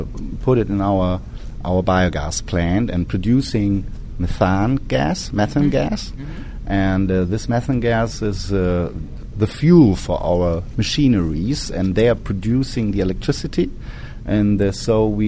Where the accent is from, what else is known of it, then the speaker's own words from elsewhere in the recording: Brandenburg, Germany; English is a second language; I'm from Germany, from the northeast part. I'm near located to Berlin, which the area is Brandenburg.